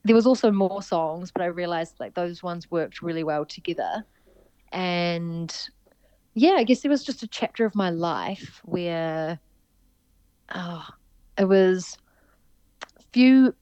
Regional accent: New Zealand; I've got a big Spanish family who, because I grew up in New Zealand

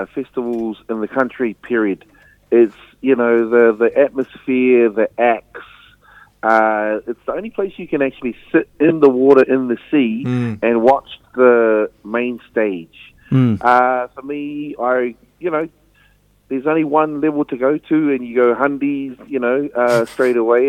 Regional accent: Wellington, New Zealand; I'm from Wellington, but also I've, you know, travelled the world extensively

